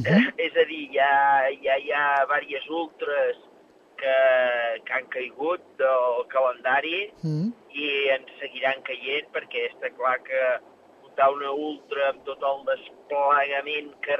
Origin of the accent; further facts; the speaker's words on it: Castellterçol, Catalonia, Spain; amb 14 anys ja vaig anar per primera vegada des del meu poble, des de Castellterçol fins a Montserrat